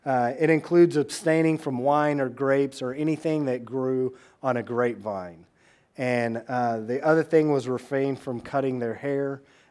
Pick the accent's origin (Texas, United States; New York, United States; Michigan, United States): Texas, United States; I grew up in West Texas, and it is flat there.